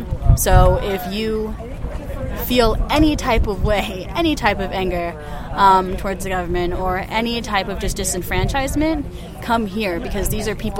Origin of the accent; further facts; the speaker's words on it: Yakima Reservation, Washington, United States; now in New Hampshire, United States; I grew up in the Yakima Reservation in Washington State, and I now live in New Hampshire.